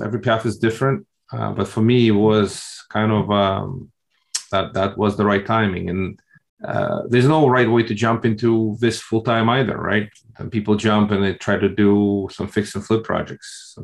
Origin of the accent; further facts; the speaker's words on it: Russia; English is a second language; now in United States; I come from Russia with love, as in James Bond. Well, originally I immigrated to the United States in 1989. It was still the Soviet Union.